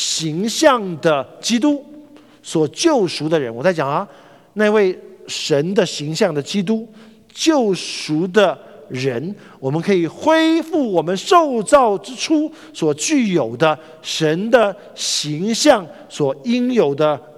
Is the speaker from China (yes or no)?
yes; China; 就是我们中国人讲话的时候，